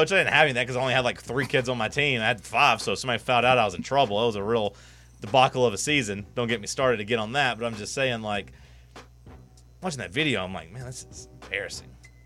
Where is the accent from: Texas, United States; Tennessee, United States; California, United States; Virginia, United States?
Tennessee, United States; But, like, growing up in McMinn County, like, my mom wanted me to go play lacrosse.